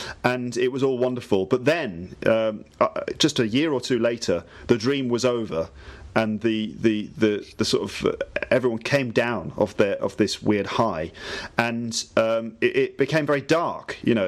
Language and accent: English; Midlands, United Kingdom; We grew up in the Midlands